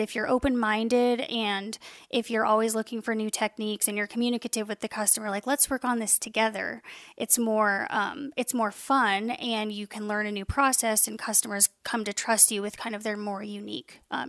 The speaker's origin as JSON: {"language": "English", "town": "St. Mary's", "country": "United States", "tie": "born or raised there", "said": "I grew up in St. Mary's, which is a couple hours away"}